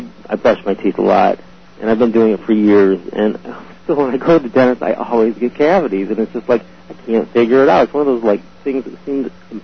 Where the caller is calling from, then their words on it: Flint, Michigan, United States; Yeah, around Flint, 600 AM.